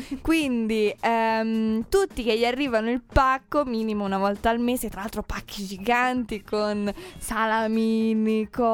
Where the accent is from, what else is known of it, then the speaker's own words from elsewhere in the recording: Tuscany, Italy; Allora, signori, non so se si capisce mai dal mio accento. Forse dalle G, le C. Sai che confondo un sacco cugino, cuscino, cucina. Ah, tra l'altro cucina pure, capito? Cucina, cugino, cucina. Non mi ricordo niente. Comunque toscana, ecco.